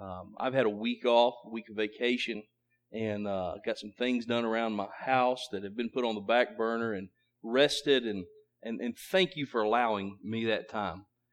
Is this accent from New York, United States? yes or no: no; Marion, Kentucky, United States; And when I got to Eddyville, Kentucky, to go through to my hometown of Marion